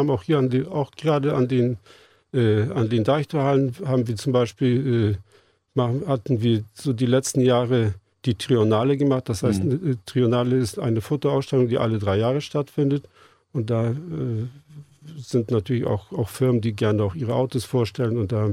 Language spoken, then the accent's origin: German; Seevetal, Lower Saxony, Germany; ich komme aus Seevetal